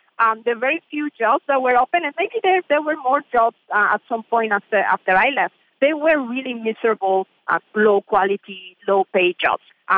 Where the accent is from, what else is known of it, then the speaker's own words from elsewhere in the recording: Mexico City, Mexico; Well, I was in Mexico City. I'm from Mexico City.